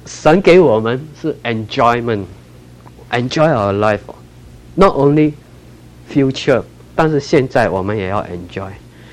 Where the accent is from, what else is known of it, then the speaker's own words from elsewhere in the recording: Singapore; 我从新加坡来，很多是比较靠英国的 pronunciation.